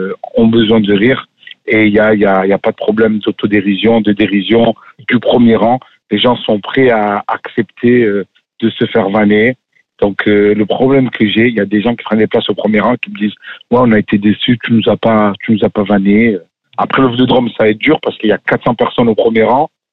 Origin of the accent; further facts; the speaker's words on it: Marseille, Provence-Alpes-Côte d'Azur, France; Je viens d'un quartier où on se chambre pas mal. Donc je viens de Marseille et c'est une arme de défense.